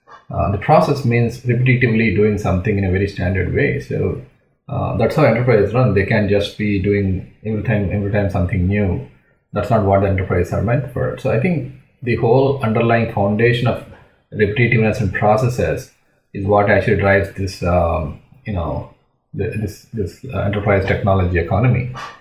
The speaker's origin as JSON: {"language": "English", "town": "Hyderabad", "region": "Telangana", "country": "India", "also_born_or_lived": "United States / Europe", "second_language": "English", "said": "I'm from a place called Hyderabad in India, basically. And been all around the world, been in the US, been in the India, been in Europe during my 15 years of career."}